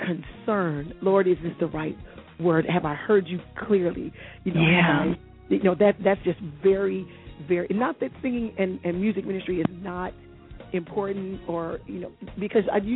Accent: Germany; also born or lived in Japan; But even as a little girl growing up in Germany, he was pastoring.

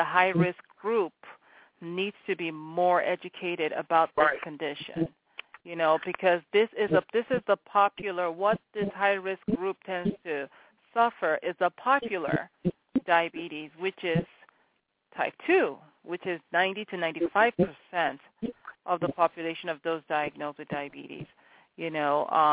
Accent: Nigeria; You know, I'm originally from Nigeria, okay?

